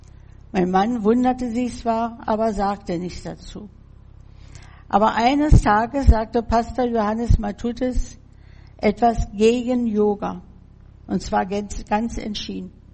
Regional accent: Berlin, Germany; born there; Wedding, Hochstädter Straße, Leopoldplatz, mein Geburtsort. Ja, und ich wollte meine Heimat ansehen

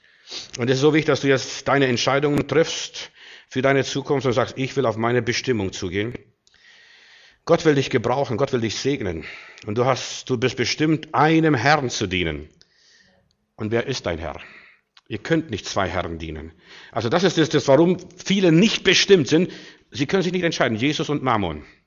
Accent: Bavaria, Germany; Wir sind ja in Bayern groß geworden, so ziemlich, also vieles in Bayern erlebt.

